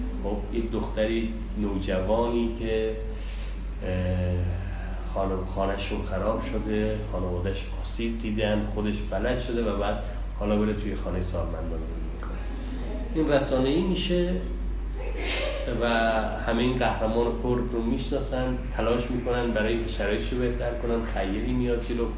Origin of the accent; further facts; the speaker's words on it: Iran; یک چیزی بود که به خود من به عنوان یک ایرانی امید بخشید، اینکه ایرانی ها پشت هم هستن.